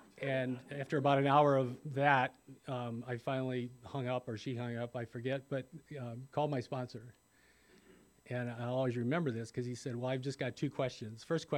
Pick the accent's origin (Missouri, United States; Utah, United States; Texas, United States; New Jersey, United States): Missouri, United States; St. Louis; also born or lived in Florida; I grew up in St. Louis, but I was living in Florida at the time.